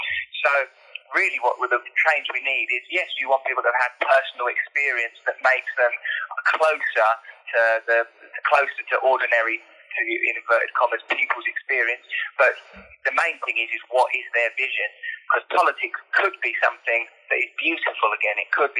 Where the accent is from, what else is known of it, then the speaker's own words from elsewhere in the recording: East of England, United Kingdom; And I suppose I'm from Essex, so they probably speak better English than me as well.